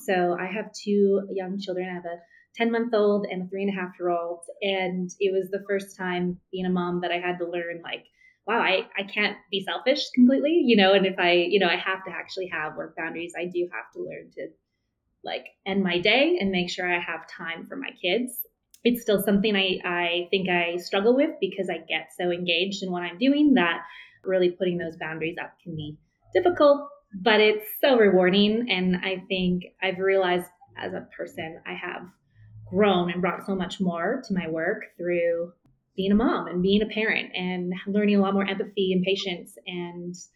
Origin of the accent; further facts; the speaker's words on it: Vancouver, British Columbia, Canada; moved away as an adult; now in Denver, United States; My roots are Canadian, so I grew up in Canada. I worked for a number of years, a few different places in Vancouver in my hometown.